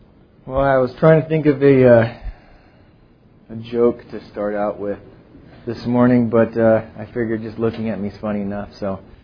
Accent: Mariposa, California, United States; born there; I was born in Mariposa, California, a little podunk town below Yosemite. It was great.

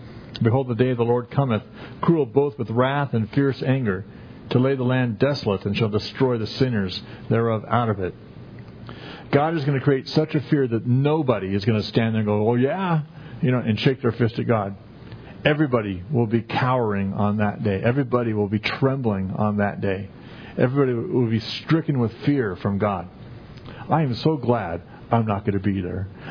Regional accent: California, United States; growing up in California, particularly in Southern California, to me, earthquakes were commonplace.

